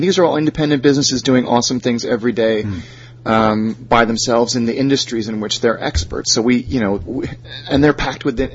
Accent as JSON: {"language": "English", "region": "California", "country": "United States", "tie": "born or raised there", "also_born_or_lived": "Hong Kong / Kent", "lives_now": "United Kingdom", "said": "So I was born in the U.S. to British parents. I grew up in California, Hong Kong, went to school in Kent, went to university in Kent, went back to California, now I'm back here."}